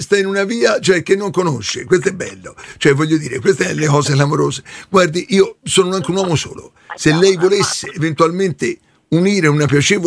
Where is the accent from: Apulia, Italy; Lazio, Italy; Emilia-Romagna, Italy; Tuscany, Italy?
Tuscany, Italy; Livorno; Anch'io sono di Livorno